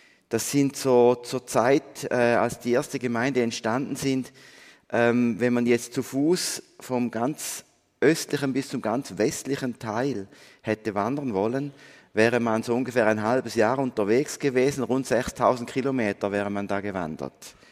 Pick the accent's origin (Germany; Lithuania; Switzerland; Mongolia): Switzerland; Berg, Eastern Switzerland; also born or lived in Basel / Aargau / England / Austria; Ich selber bin ja wirklich so ein richtiger Ostschweizer. Ich komme aus Berg, bin aber dann zwischendrin mal nach Basler Luft schnuppern gegangen, Aargauer Luft, dann bin ich englische Luft schnuppern gegangen, österreichische Luft und dann sind wir wieder hier gelandet